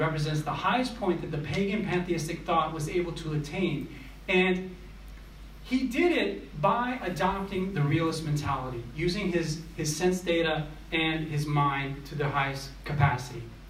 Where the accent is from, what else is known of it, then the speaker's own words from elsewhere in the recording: United States; now in Australia; And, you know, I come from the United States. You probably noticed from my accent.